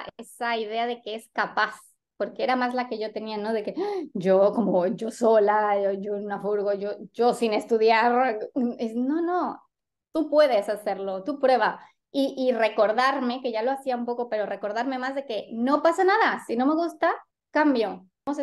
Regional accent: Mexico; yo nací en México, pero mi familia es de España y yo viví en México toda mi infancia y todos los veranos iba a visitar a mi familia.

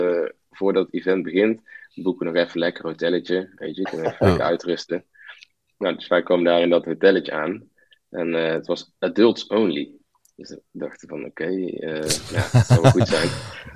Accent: Netherlands; natuurlijk als Nederlander doe je dat soort dingen.

